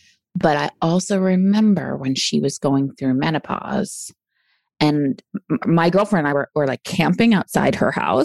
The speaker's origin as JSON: {"language": "English", "region": "New York", "country": "United States", "tie": "born or raised there", "said": "I grew up on Long Island, so we had real bagels."}